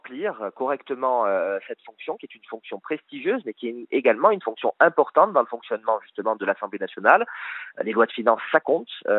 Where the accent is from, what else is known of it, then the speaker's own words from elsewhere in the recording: France; en tant que Français